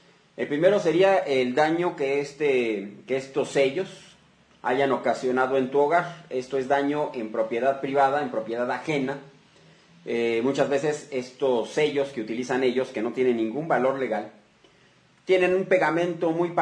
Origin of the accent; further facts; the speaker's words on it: Mexico; todos somos mexicanos y tenemos que echarnos la mano en los momentos de crisis